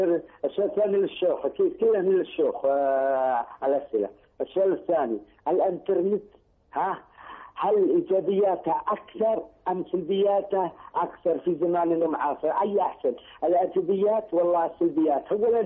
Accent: Saudi Arabia; أنا من السعودية.

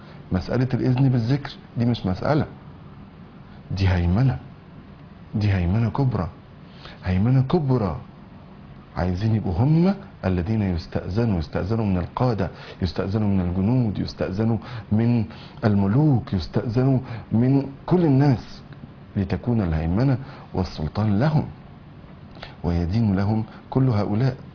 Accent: Egypt; عندنا في مصر العادة دي، إن الخال أو العم أو كبير العيلة أو الجد أو الأب أو الأخ الكبير يجيب لنساء العائلة الموسم

